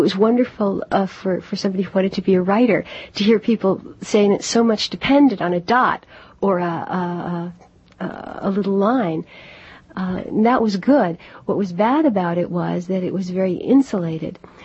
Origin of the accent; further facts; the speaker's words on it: Miami Beach, Florida, United States; also born or lived in New York; Well, I was born in New York, and I grew up in Miami Beach, Florida. And then as soon as I could, I came back to New York.